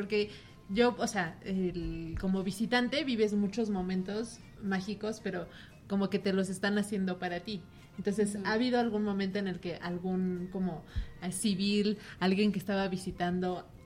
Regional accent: Mexico; nosotros como mexicanos o como persona que es de Latinoamérica también llegamos a tener nuestros acentos

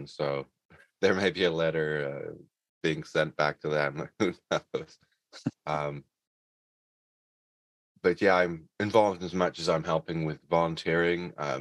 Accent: England, United Kingdom; now in Canada; I came from England, and so there wasn't a lot of cannabis in England. Canada, it was way more, especially in Vancouver Island, way more available than we had predicted.

